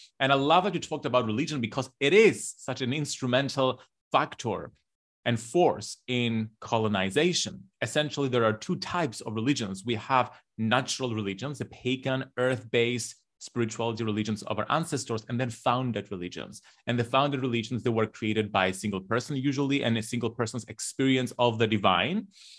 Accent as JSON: {"language": "English", "country": "Cyprus", "tie": "born or raised there", "said": "Like growing up in Cyprus, we are a colonized nation."}